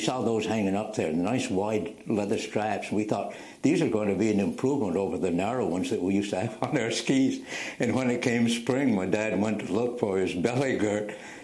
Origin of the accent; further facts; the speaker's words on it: Craftsbury, Vermont, United States; born there; now in Middlebury, United States; now living in Middlebear, Vermont. I was born in Crasbury, Vermont, August 14th, 1916, in the farmhouse where our entire family was born, seven children, my family.